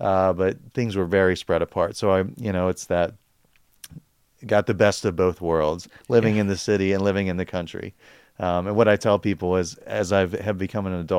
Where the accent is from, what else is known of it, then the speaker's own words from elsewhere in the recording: Cincinnati, Ohio, United States; Like Timmy said, we used to go to church together. I'm born and raised in Cincinnati, Ohio.